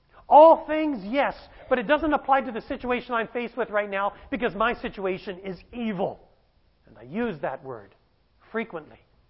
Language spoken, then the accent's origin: English; Canada; My family, I'm from Canada, they were all in Canada.